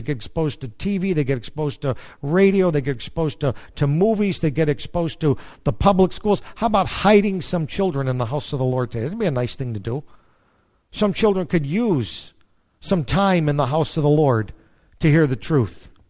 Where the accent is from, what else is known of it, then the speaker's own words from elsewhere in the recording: United States; we grew up in America, and I've grown up with American women, lost and saved.